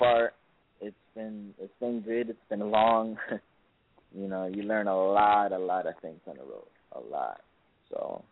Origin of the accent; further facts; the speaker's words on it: Chicago, Illinois, United States; Obviously, I'm from Chicago, Illinois. So I kind of got the Illinois from there. So it's my hometown. And it's my place that I grew up in and everything like that.